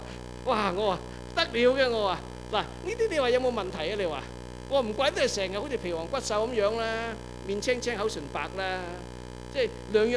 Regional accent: Canada; 這樣你在加拿大，我們加拿大人最流行的是怎樣呢？

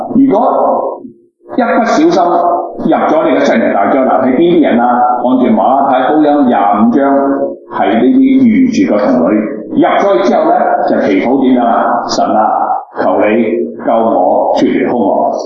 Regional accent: China; 咁对于我哋中国人

